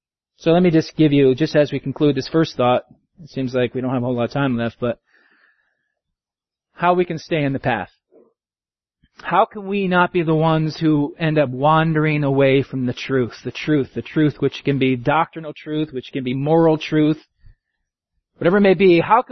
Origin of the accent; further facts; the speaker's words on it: Scotland, United Kingdom; I'm Scottish, but I kind of like the Greeks when it comes to this.